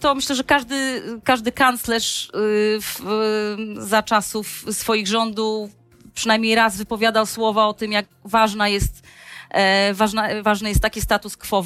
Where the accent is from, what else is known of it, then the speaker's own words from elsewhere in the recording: Gdańsk, Pomeranian Voivodeship, Poland; Ja jestem z Gdańska